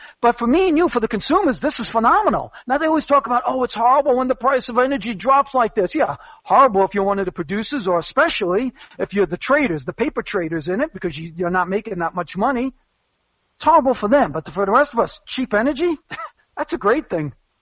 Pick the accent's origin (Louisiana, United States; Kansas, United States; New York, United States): New York, United States; Staten Island; And Jamal, I grew up in Staten Island.